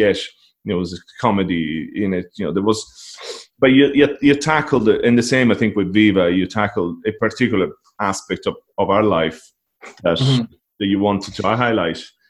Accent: Italy; you know, what I grew up with in Italy

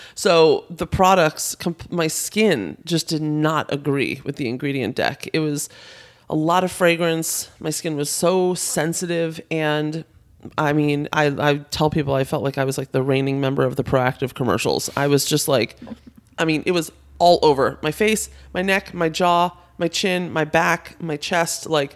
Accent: Washington, District of Columbia, United States; moved away as an adult; also born or lived in Northern Virginia; now in Los Angeles, United States; I was born and raised in Washington, D.C., Northern Virginia area. And moved to the West Coast, moved to LA when I was 23, straight out of college.

